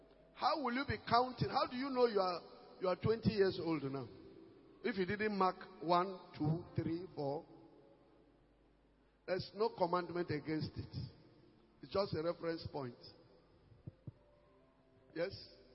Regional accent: Borno, Nigeria; Shalom, sir. … from Eduguri, Borno State.

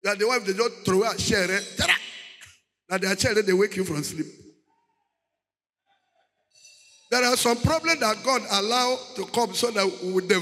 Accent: Nigeria; I am a Nigerian. It is not because of the passport I carry. It is because I know my foundation. I know I'm a Nigerian.

